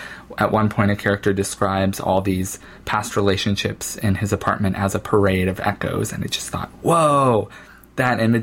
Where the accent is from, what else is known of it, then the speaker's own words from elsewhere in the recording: Ohio, United States; moved away as an adult; now in Seattle, United States; I was about to move from Ohio to Seattle, and I was coming to terms with leaving my hometown and moving to a place entirely not where I'm from.